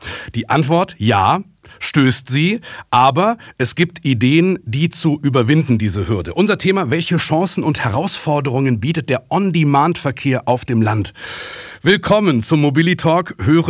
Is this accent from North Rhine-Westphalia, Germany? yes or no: yes; North Rhine-Westphalia, Germany; Ich komme ja auch aus Münsterland.